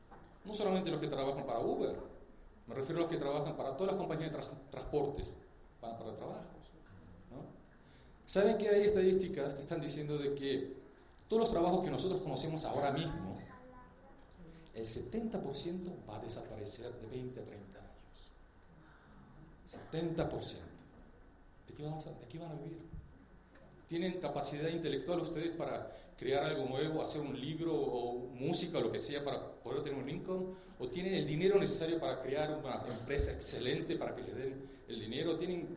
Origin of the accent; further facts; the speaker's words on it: Argentina; also born or lived in United States; now in Los Angeles, United States; soy de Los Ángeles, vivo en Los Ángeles, crecí en Argentina, por eso el español. Y soy coreano